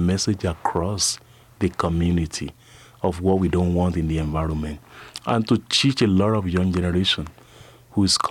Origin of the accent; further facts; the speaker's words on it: Nigeria; I'm from West Africa, Nigeria.